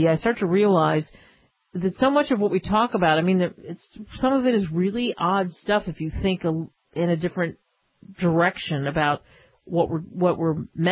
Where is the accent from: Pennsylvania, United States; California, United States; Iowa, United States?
Pennsylvania, United States; Philadelphia; Yeah, so I'm from Philly, so that's what they play in Philly, dice.